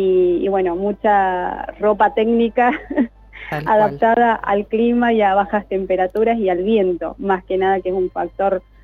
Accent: Tucumán, Argentina; moved away; also born or lived in Ushuaia; Yo, si bien soy de Tucumán, pero ya hace tiempo que me fui de la provincia, así que un poco también estuve viviendo en Ushuaia

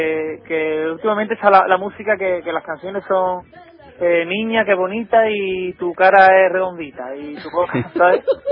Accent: Seville, Andalusia, Spain; yo soy de Sevilla.

